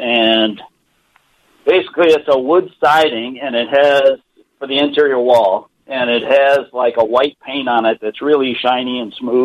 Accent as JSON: {"language": "English", "town": "Chicago", "region": "Illinois", "country": "United States", "tie": "born or raised there", "said": "I grew up in Chicago where, you know, we constantly painted the kitchens with this enamel that would literally burn your eyes out."}